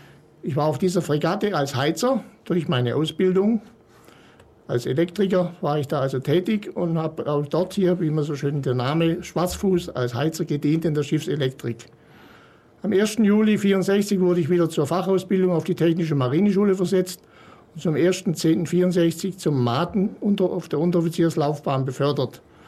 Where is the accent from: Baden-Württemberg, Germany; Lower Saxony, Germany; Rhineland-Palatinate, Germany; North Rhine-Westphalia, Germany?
Baden-Württemberg, Germany; Und ich komme aus dem Binnenland in der Nähe von Karlsruhe.